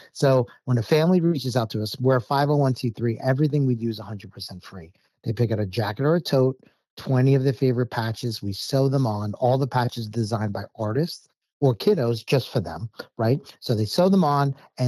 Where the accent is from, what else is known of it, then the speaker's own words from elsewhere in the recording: New York, United States; I grew up in New York. She was living in California.